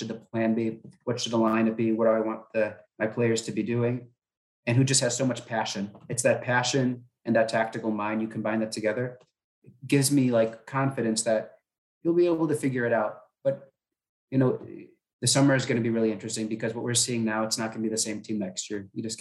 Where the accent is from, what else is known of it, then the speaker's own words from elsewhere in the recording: United States; Well, I'm an American who has nothing to lose